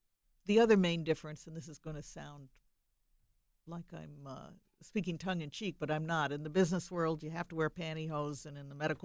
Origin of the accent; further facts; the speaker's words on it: Wisconsin, United States; well, you can tell I'm from Wisconsin.